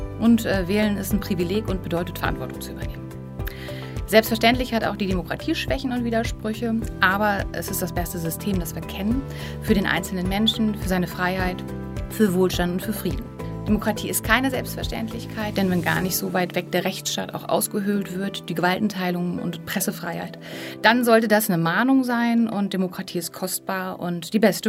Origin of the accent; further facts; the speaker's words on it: Bückeburg, Lower Saxony, Germany; Und die waren auch in Bückeburg, wo ich groß geworden bin, vertreten.